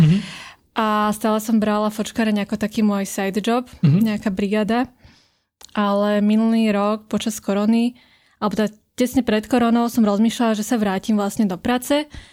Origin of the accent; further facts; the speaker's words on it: Ivanka pri Dunaji, Bratislava Region, Slovakia; Ja som sa narodila, áno, na Kramároch, ale žila som v Ivanke pri Dunaji.